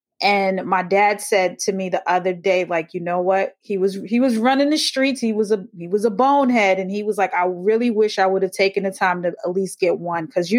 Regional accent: New York, United States; I mean, you're talking to someone that was pretty much born and bred in Harlem, East 106.

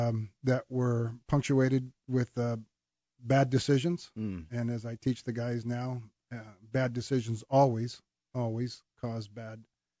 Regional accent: San Jose, California, United States; I grew up in Santa Clara County, San Jose area, Bay Area, and graduated from high school in 1965.

